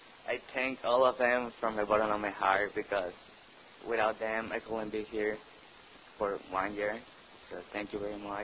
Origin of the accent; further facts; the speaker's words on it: Mexico; English is a second language; I'm from Mexico